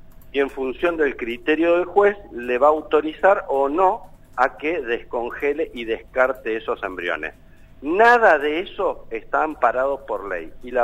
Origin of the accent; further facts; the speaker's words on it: Neuquén, Argentina; moved away as an adult; also born or lived in Spain; now in Buenos Aires, Argentina; Yo soy neuquino, fíjate vos. Claro. Y nada, me vine a estudiar a Buenos Aires, después fui a España, después volví